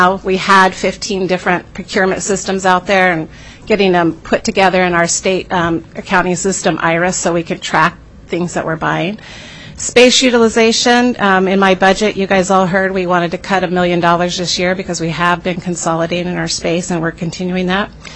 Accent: Douglas, Alaska, United States; I grew up in Douglas, and I live right now about a quarter of a mile from where I grew up, and it's a great place to grow up in Juneau and Douglas.

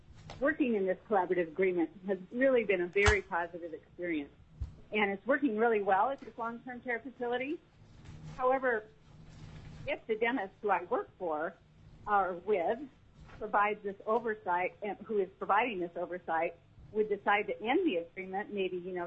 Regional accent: Anchorage, Alaska, United States; but myself, and I'm from Anchorage, Alaska.

